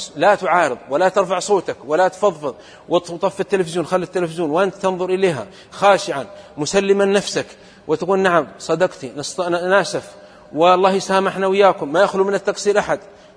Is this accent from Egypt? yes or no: no; Saudi Arabia; في بلدة عندنا في السعودية